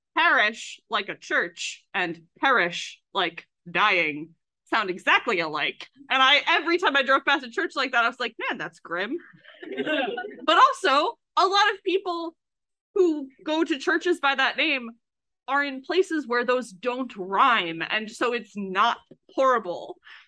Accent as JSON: {"language": "English", "region": "Ohio", "country": "United States", "tie": "born or raised there", "said": "I grew up in Ohio in the U.S."}